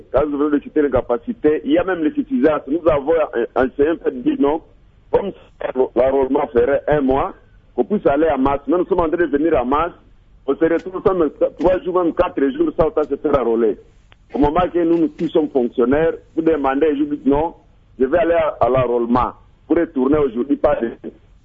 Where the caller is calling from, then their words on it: Butembo, North Kivu, DR Congo; quand je suis parti de Butembo.